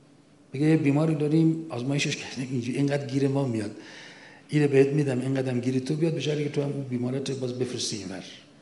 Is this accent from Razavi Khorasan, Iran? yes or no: yes; Mashhad, Razavi Khorasan, Iran; من خودم در شهر خودمون مشهد